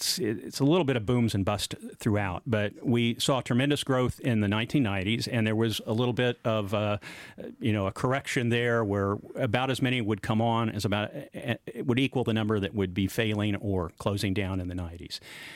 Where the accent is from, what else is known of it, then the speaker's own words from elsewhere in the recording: Wisconsin, United States; And if somebody knows I'm from Wisconsin, if they're a beer person, that's the first beer they ask me about.